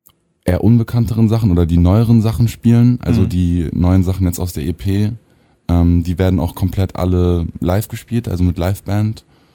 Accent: Stuttgart, Baden-Württemberg, Germany; auch meine Eltern nicht gebürtige Stuttgarter sind. Aber es hat mich auf jeden Fall sehr begleitet und ich liebe Stuttgart einfach.

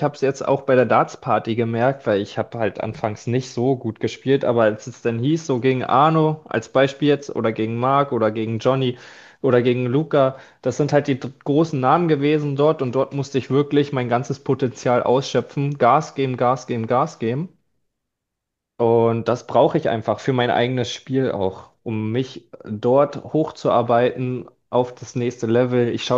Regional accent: Brandenburg, Germany; weil halt die Fahrten extrem weit sind für mich als Brandenburger.

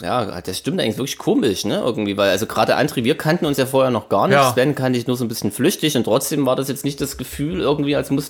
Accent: Gera, Thuringia, Germany; Das ist meine Heimatstadt in Gera.

